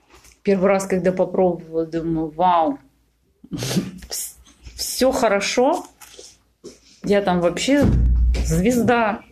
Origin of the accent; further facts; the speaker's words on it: Voronezh Oblast, Russia; moved away; я вообще родилась и выросла в Воронежской области. Я тогда уехала в Москву.